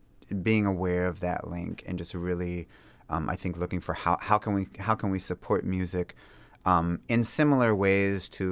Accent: Anchorage, Alaska, United States; Yep, born and raised in Anchorage.

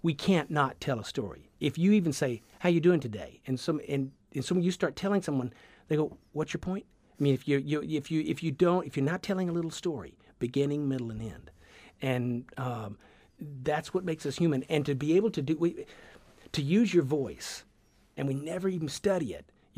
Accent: the South, United States; accent: Southern; So I try to hold on to my Southern accent, but it's in there. But sometimes I sound almost Northern. When I go down South, they think I'm sound Northern.

